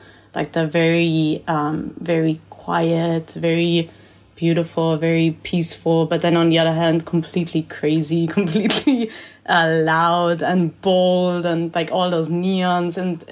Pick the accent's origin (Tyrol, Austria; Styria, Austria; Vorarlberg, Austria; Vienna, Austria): Vienna, Austria; English is a second language; also born or lived in Salzburg; I was born in Vienna. I'm Austrian. I spent half of my life in between Vienna and Salzburg